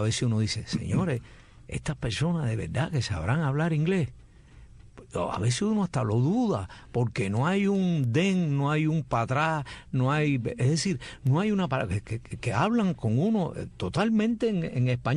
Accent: Cuba; moved away; yo pienso que yo salí de Cuba, yo pienso que yo vivo en otro sitio, pero uno nunca se va de lo que quiere tanto.

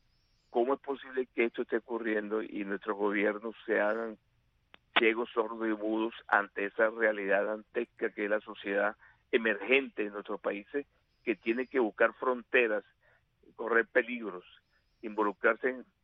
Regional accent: Venezuela; un país que pierde la identidad de origen, como en este caso como venezolanos

